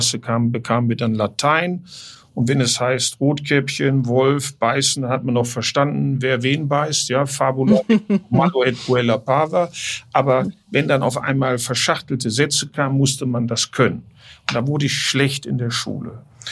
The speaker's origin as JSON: {"language": "German", "town": "Hildesheim", "region": "Lower Saxony", "country": "Germany", "tie": "born or raised there", "also_born_or_lived": "Bremen", "said": "Ich bin ja in Bremen geboren. Dann wohnten wir in Hildesheim, eine Kreisstadt, so 100.000 Einwohner, so eine 30, 40 Minuten entfernt von Hannover."}